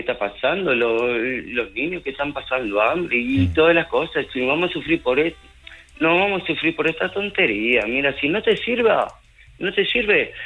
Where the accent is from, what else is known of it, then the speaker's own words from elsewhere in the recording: Uruguay; yo soy uruguayo, ¿viste? Y entonces hablo así medio rápido